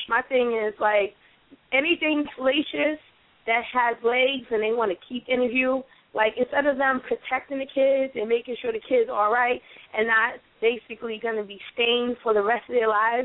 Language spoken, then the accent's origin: English; New York City, New York, United States; now in New Jersey, United States; I'm from New York City, okay? I was born in the Bronx, but I live in New Jersey.